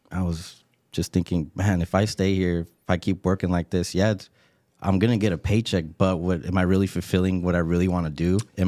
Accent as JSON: {"language": "English", "town": "San Jose", "region": "California", "country": "United States", "tie": "born or raised there", "said": "We're born and raised in San Jose, raised in the East Side."}